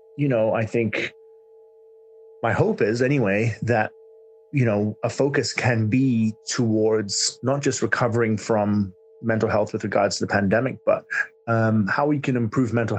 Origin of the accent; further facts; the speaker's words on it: Hong Kong; I grew up in Hong Kong, Kiwi dad and a Hong Kong mum.